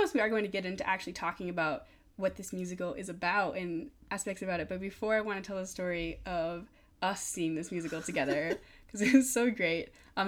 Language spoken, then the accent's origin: English; Maine, United States; And I am from Maine, and it was going to be in Maine last November.